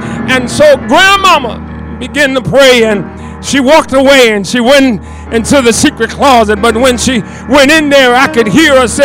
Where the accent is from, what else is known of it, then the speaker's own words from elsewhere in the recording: Maryfield, Virginia, United States; Back where I was raised in Maryfield, Virginia, my dad's mother lived with us